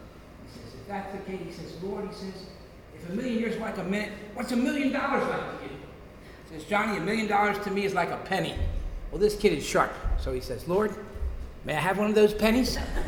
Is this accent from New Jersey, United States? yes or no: yes; New Jersey, United States; I should say, although I'm a Southerner, that's Southern New Jersey, I really do.